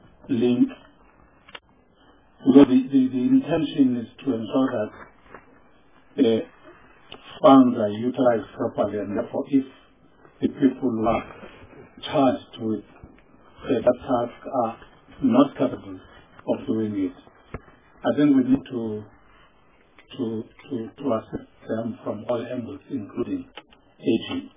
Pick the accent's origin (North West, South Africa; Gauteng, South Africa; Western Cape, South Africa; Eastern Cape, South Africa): Eastern Cape, South Africa; I'm from the Eastern Cape